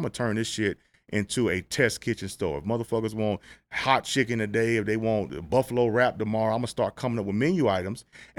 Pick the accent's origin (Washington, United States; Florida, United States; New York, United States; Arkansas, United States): Florida, United States; Tampa; So we became friends, and he was from Vegas, and I'm from Tampa, Florida.